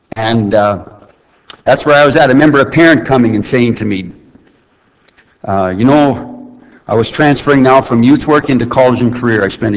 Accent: Saskatoon, Saskatchewan, Canada; I was from Saskatoon. I thought, what if they know me?

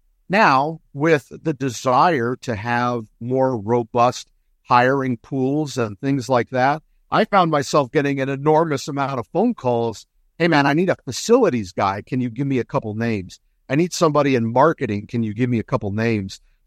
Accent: New York, United States; born there; my folks are from New York. I was born in New York.

